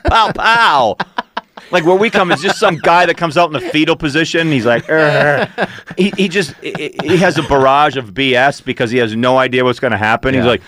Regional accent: Maine, United States; I'm from Maine. I have my mother with me, and I can't find her.

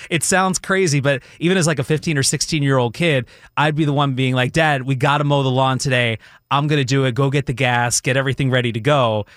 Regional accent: Philadelphia, Pennsylvania, United States; I'm from Jersey. No. I'm from Philly. That's where I grew up.

